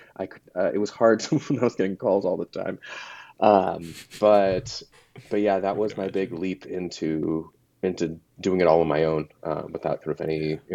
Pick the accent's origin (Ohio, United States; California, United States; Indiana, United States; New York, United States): California, United States; I grew up in the Bay Area, so I knew what it was like, what Google was like.